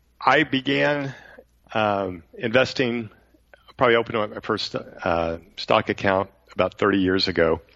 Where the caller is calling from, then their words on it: Katy, Texas, United States; Katy, Texas. I always tell people Houston because we're one suburb to the west.